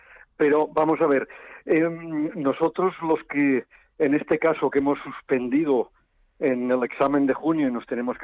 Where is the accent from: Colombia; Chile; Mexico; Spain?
Spain; Siempre nos pensamos que somos diferentes los españoles